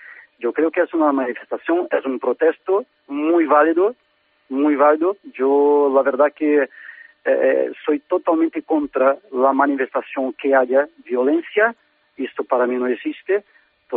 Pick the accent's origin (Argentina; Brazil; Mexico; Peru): Brazil; Spanish is a second language; Bueno, yo como brasileño veo las manifestaciones como un grito de la población